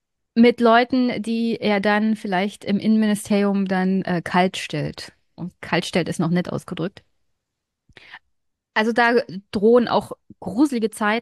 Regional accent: Brandenburg, Germany; was mich super stört als Brandenburgerin auch

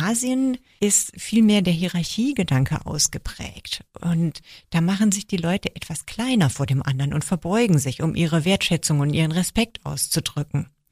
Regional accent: Germany; Da bin ich als Deutsche

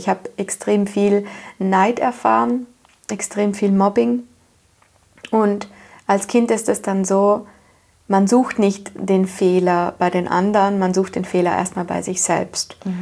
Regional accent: Trentino-Alto Adige, Italy; ich komme aus Südtirol, aus Italien und da, wo ich herkomme, ist es ein schönes Städtchen, es ist alles sehr idyllisch

